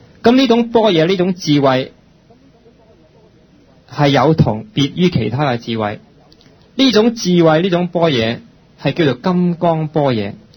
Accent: China; 我下意识执着我系一个中国人

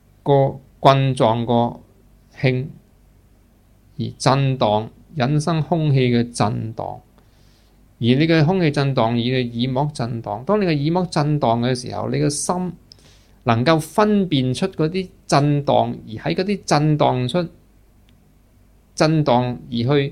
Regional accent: Guangdong, China; 我是广东人，唔到我话事，我啲基因是广东基因，我就做咗广东人。

